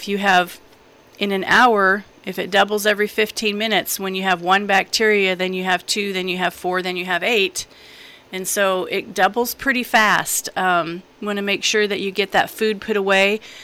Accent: Nebraska, United States; And then I grew up in Nebraska, and we had a little bit colder weather during the holidays than we have here.

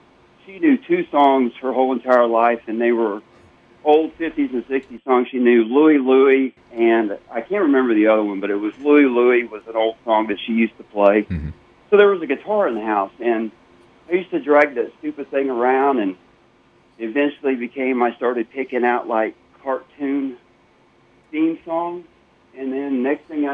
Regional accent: Independence, Kansas, United States; Originally from here in Independence, Kansas.

